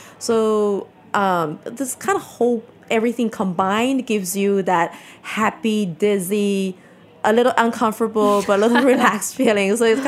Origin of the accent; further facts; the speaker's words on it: northern China, China; I grew up in northern China. Mm-hmm. So my hometown region actually does not produce tea.